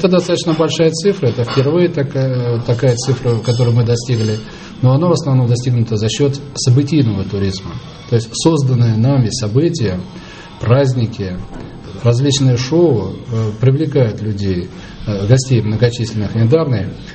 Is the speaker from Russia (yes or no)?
yes; Yantarny, Kaliningrad Oblast, Russia; Я родился здесь, в Янтарном, и, в общем-то, начало трудовой деятельности, учеба прошла здесь.